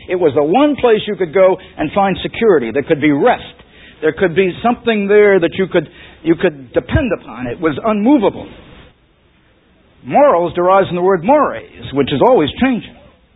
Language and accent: English; United States; I grew up in America during the Great Depression